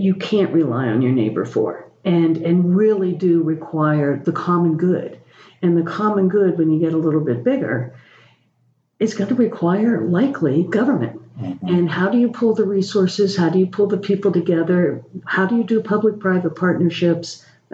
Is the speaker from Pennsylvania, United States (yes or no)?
yes; Pennsylvania, United States; I didn't grow up here, but yeah. I grew up in Mercer County, which is just so similar.